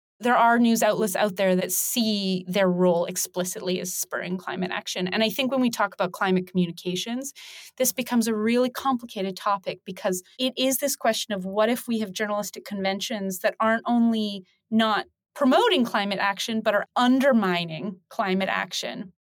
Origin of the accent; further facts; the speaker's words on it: Canada; moved away as an adult; now in United Kingdom; Being Canadian, I was sort of trained in, for lack of a better word, a really American objectivity tradition. When I came to the UK